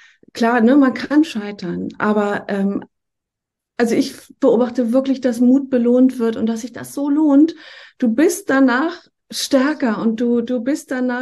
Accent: Schleswig-Holstein, Germany; So ganz grobe Richtung zwischen Flensburg und Schleswig, das sind vielleicht Städte, die man kennt. Und genau, da bin ich aufgewachsen, in einem Drei-Generationen-Haushalt mit also Eltern, Bruder und Oma. Und bin dann weggegangen nach dem Abi zum Studieren, erst ins Ausland und dann nach Hamburg

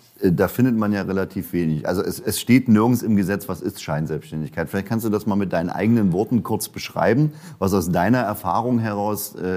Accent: Brandenburg, Germany; Ich bin ja auch Brandenburger

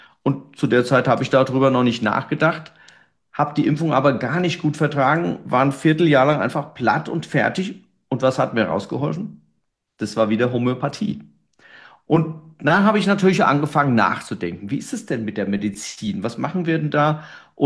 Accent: Mainz, Rhineland-Palatinate, Germany; Ich komme aus Mainz.

